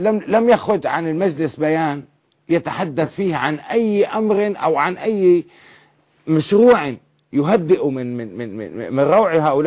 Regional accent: Syria; إلا عندنا في سوريا استنجدنا بالمعارضة

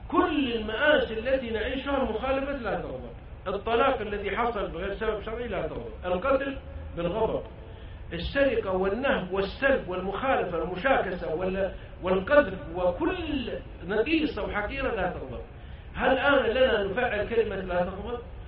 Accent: Yemen; أراد الحج في من مدينتي في اليمن

